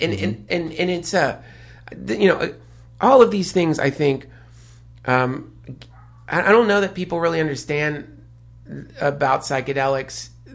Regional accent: the South, United States; Hell no. I'm from the South too, man.

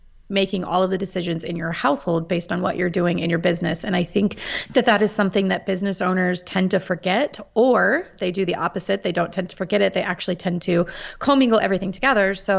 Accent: Topeka, Kansas, United States; also born or lived in Washington, D.C. area; Born and raised in Topeka, Kansas. I have been a lifelong Kansan except for the short stint of about 6 years that I lived out in the D.C. area

